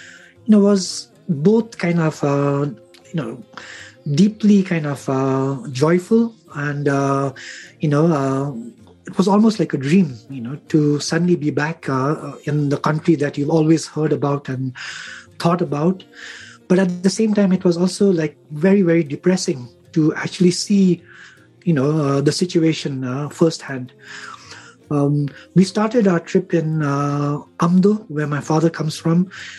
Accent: India; born there; as you said, I was born in India, so I'd never been to Tibet

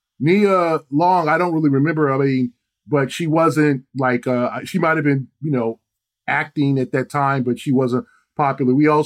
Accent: Los Angeles, California, United States; It's like, that's so L.A., and that's my hometown, but I'm not used to that. So when I go there, I still feel like a stranger.

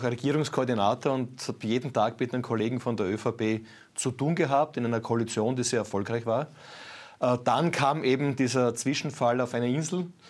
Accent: Burgenland, Austria; Und das sage ich ganz besonders als Burgenländer, weil wir eine Friedensuniversität im Land haben

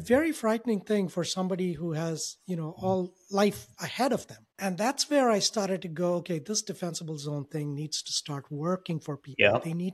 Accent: India; moved away as an adult; Originally, I moved from India in the year 2000. College here.

